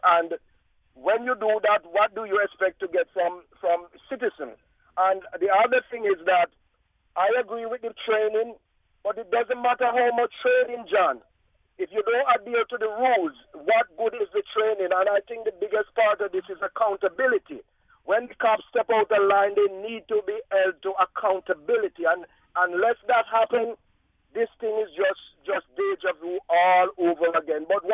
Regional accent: Jamaica; I learned as a Jamaican that respect is earned.

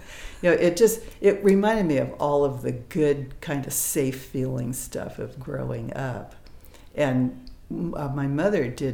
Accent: Lafayette, California, United States; I grew up in Lafayette and went to UC Berkeley, and I hated Berkeley.

